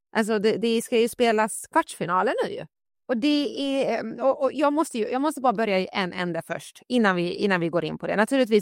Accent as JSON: {"language": "Swedish", "region": "Skåne", "country": "Sweden", "said": "Jag menar, jag är från Skåne."}